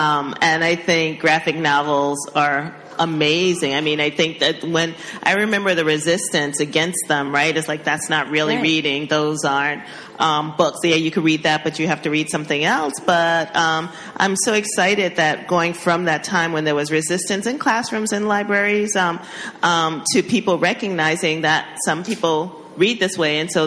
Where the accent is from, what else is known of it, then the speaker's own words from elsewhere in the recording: Ohio, United States; born there; also born or lived in South Carolina / New York City; I was born in Ohio. Then I moved to South Carolina when my mom and dad separated. Then from South Carolina, we moved to New York City, where I live now